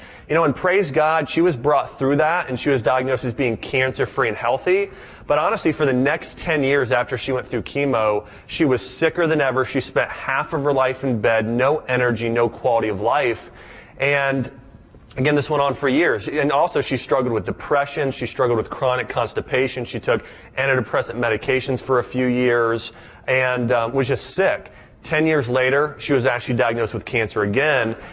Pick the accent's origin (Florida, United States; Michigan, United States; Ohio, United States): Ohio, United States; I'm from Ohio.